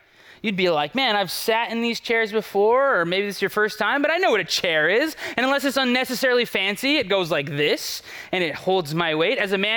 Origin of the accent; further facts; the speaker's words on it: United States; mostly because I'm just an American and they're usually there, right?